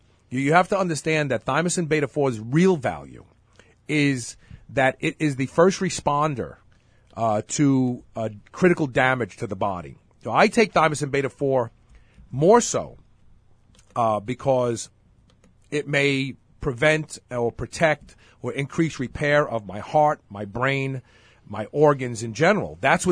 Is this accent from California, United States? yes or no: no; Brooklyn, New York, United States; See, because there's a brotherhood when you grow up in that neighborhood. I can just say, look … I'm from Bed-Stuy.